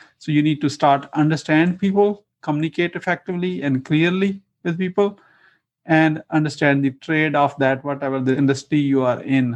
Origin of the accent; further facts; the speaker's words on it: Pakistan; English is a second language; moved away; So from my accent, you can figure out I'm an immigrant. So immigrant over 25 years ago, originally from Pakistan.